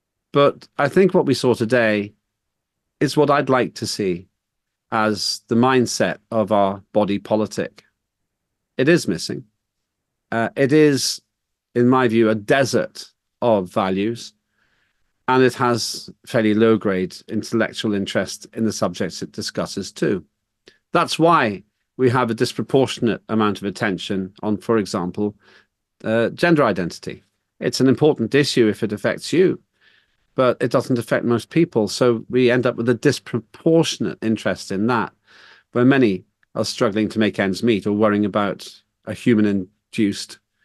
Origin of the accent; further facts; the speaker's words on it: Northern Ireland, United Kingdom; My parents are Estonian. I grew up in Northern Ireland